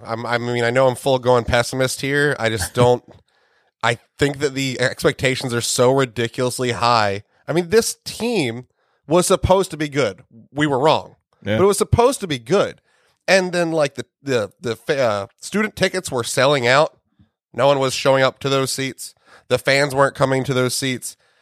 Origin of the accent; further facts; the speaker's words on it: Falston, Maryland, United States; I was born and raised in Falston, Maryland.